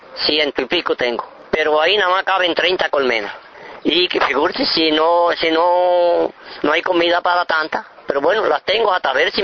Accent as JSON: {"language": "Spanish", "town": "La Habanita", "region": "Santiago de Cuba", "country": "Cuba", "tie": "born or raised there", "also_born_or_lived": "Los Machitos", "said": "7 años ya tenía yo, en La Habanita. Yo nací en Los Machitos y me crié en La Habanita."}